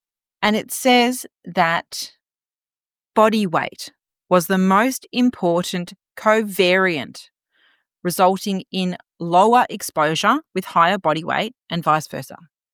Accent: Australia; because I'm Australian

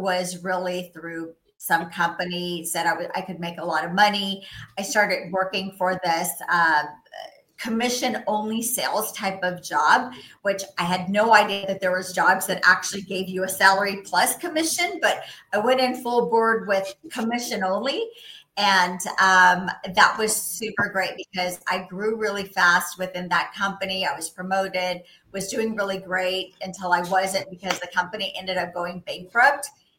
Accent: California, United States; first language Spanish; English is a second language; But I grew up in Orange County. I'm one of three daughters and a son of immigrant parents that insisted we speak Spanish at home and that we learn English at school.

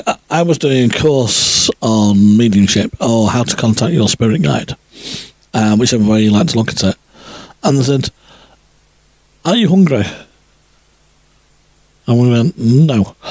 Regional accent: Stockport, North West England, United Kingdom; So, I'm coming from Stockport, which is the Hatters. Yep. We used to be very famous for making hats.

